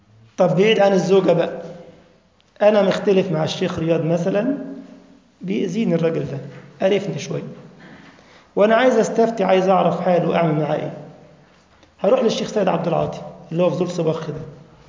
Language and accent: Arabic; Egypt; اللي بيسموه عندنا في مصر يتبلى